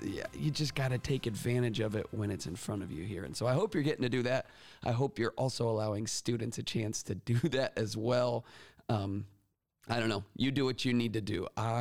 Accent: Florida, United States; moved away as an adult; also born or lived in Michigan; And I grew up in Florida. I went to Florida State University, but right after college, I moved to Michigan with my new bride.

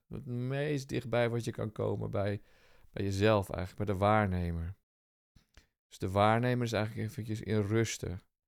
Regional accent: Alkmaar, North Holland, Netherlands; En ik kom zelf uit de Bergen en Alkmaar ieder geval aan die kant van de Noordzeekust.

